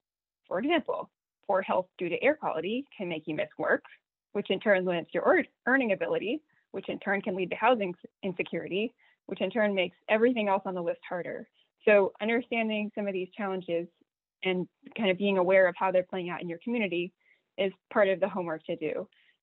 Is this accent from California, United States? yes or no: yes; California, United States; Well, I say our because I'm a Californian